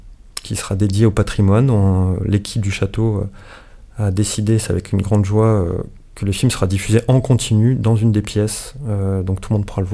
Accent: Auvergne-Rhône-Alpes, France; Je suis originaire du sud d'Ardèche, j'ai quand même grandi à la campagne, hein, en lien avec non loin souvent des rivières.

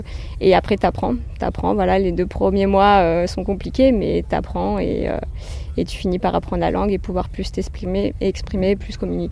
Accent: Montpellier, Occitanie, France; moved away as an adult; je suis de Montpellier à la base, mais c'est vrai que voilà, je me voyais pas rester à Montpellier. Et après donc mon diplôme, après mon bac, j'ai décidé de partir aux États-Unis.

